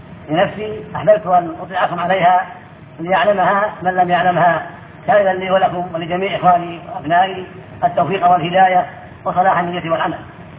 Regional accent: Riyadh, Riyadh Province, Saudi Arabia; فقد ولدت في الرياض عاصمة المملكة في ذي الحجة من عام 300,301 هجرية، ونشأت في الرياض وطلبت العلم على علماء الرياض

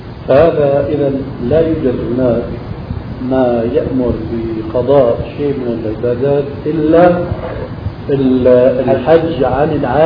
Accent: Syria; هنا الحقيقة ما سمعت عندنا في سوريا خاصة في بلادنا الأصيلة ألبانيا

